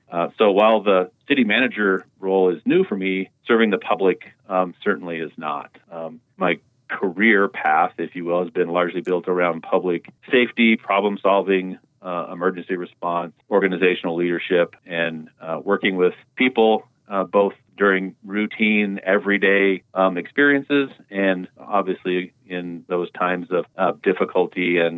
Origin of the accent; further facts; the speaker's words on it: Colorado, United States; I was raised in Moffat County. I have been here most of my childhood and adult life.